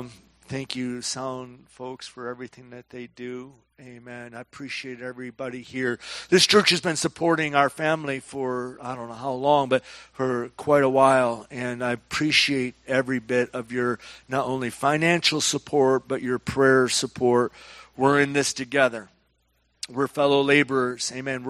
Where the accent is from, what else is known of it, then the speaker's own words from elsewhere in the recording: Michigan, United States; I grew up in Michigan. I went to a Catholic church, and I was faithful.